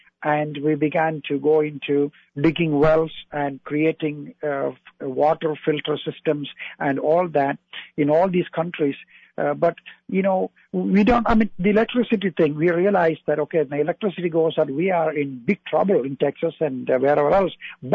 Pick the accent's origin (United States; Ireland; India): India; And, having born and raised in India, of course, I was always concerned about over 1 billion people live in the country.